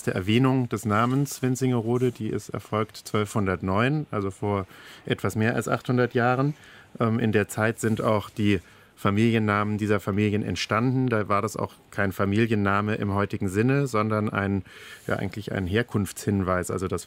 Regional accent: Stuttgart, Baden-Württemberg, Germany; Meine Kinder- und Jugendzeit ist komplett in Stuttgart verlaufen, weil ich 1996 schon Abitur gemacht habe. Also ich bin nicht dort in Winzinger-Rode aufgewachsen.

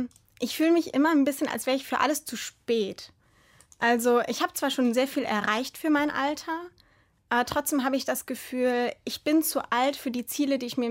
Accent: Germany; born there; also born or lived in Italy; Ich bin in Deutschland geboren, genau.

